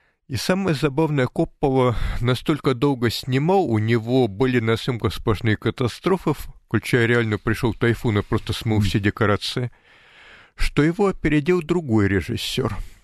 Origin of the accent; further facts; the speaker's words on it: Russia; я родился в Советском Союзе, я русский, сейчас живу в Российской Федерации.